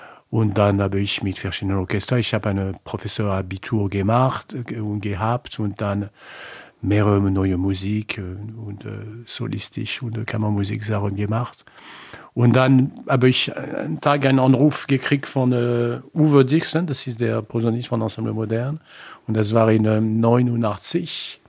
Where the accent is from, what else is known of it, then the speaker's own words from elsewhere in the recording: La Rochelle, Nouvelle-Aquitaine, France; German is a second language; Ich bin in La Rochelle geboren, in Frankreich, Südwestfrankreich, und es liegt am Meer. Es ist ein sehr schönes Ort. Und ich komme von einer Familie mit drei Kindern.